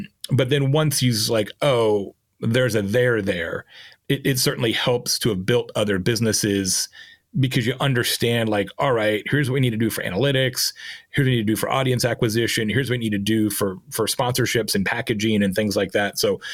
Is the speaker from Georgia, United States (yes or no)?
no; Arizona, United States; And growing up in Arizona, you know, you're so close to that part of the world, you naturally are a little bit more attuned to it.